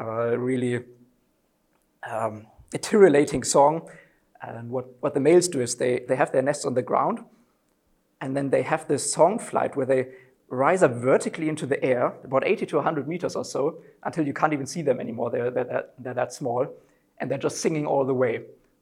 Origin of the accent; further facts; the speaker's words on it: Zambia; now in Germany; I grew up in Zambia, and now I'm working in Germany as a PhD student